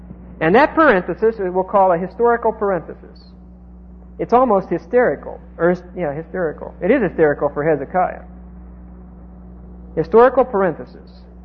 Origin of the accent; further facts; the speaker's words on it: Pennsylvania, United States; I come from Pennsylvania, where it rains decently once or twice a week, so that you don't. Nobody waters a lawn in Pennsylvania.